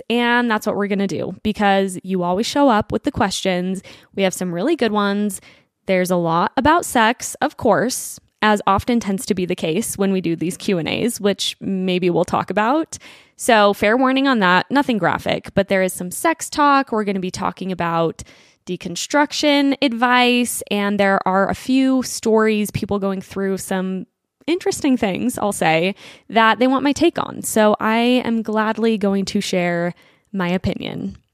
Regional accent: Utah, United States; And I'm from Utah. I've spent most of my life here.

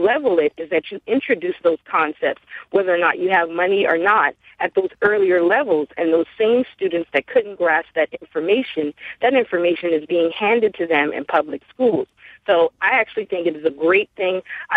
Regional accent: South Carolina, United States; I am actually from South Carolina, which has been known as an academically poor performing state.

